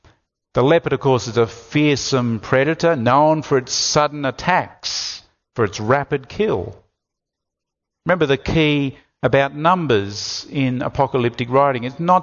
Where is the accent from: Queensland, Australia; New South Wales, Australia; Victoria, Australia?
Queensland, Australia; Gold Coast; I grew up on the Gold Coast.